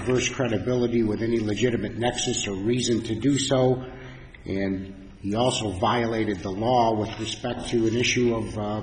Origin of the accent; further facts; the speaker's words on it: Chicago, Illinois, United States; I'm from Chicago, Illinois.